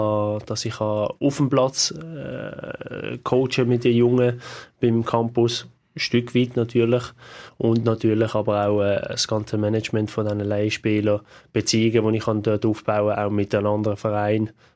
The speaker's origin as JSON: {"language": "German", "town": "Basel", "region": "Basel-Stadt", "country": "Switzerland", "said": "hat man sich ja immer auch als Basler gefühlt"}